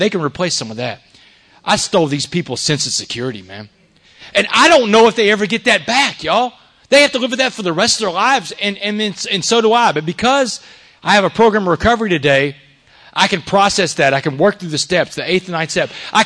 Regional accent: Port Arthur, Texas, United States; on Roanoke Street where I grew up in Port Arthur.

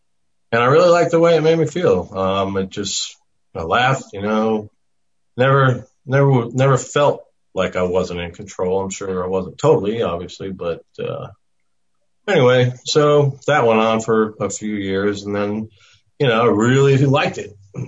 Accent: Queens, New York, United States; born there; I was born right outside of New York City in Queens. Jamaica section of Queens, which isn't a very desirable place.

